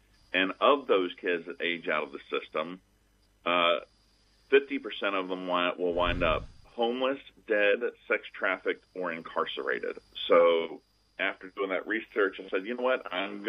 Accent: Georgia, United States; I am from North Georgia, though, Northeast Georgia.

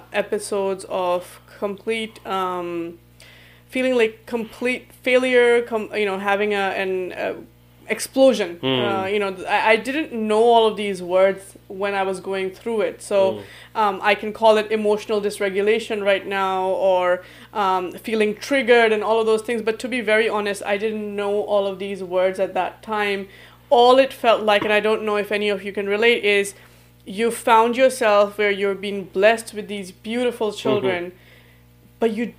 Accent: Australia; also born or lived in Pakistan; now in Dallas, United States; so basically … I originally from Pakistan, and younger years were in Pakistan. I grew up then in Australia, and then got married to you and moved to the States. So quite a lot of moving around, and we now live in Dallas, U.S.

